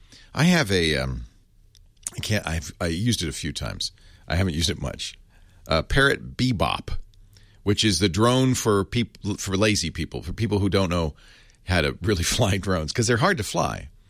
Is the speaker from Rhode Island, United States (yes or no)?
yes; Rhode Island, United States; I grew up in Rhode Island. I would pay to see drone videos of New England.